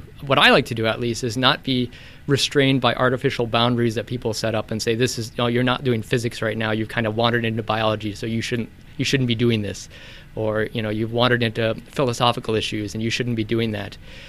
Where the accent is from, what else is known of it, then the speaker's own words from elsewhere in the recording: Columbus, Ohio, United States; I'm from Columbus, Ohio originally.